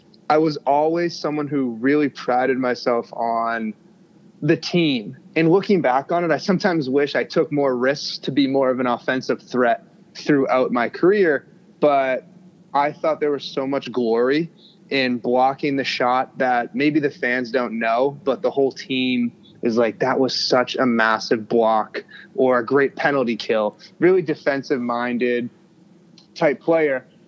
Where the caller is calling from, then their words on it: Los Angeles, California, United States; also born or lived in Boston, United States; So I'm right now in Los Angeles, California. So I moved out here in December, but I've been living in Boston the previous two and a half years.